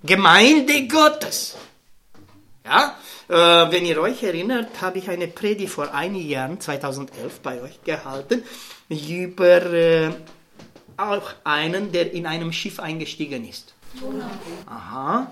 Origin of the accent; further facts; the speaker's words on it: Romania; German is a second language; ich bin ein bisschen Deutsch, ich bin Rumäne, ne? Ich habe sowieso mit der deutschen Sprache, merkt ihr schon, ein bisschen Schwierigkeiten.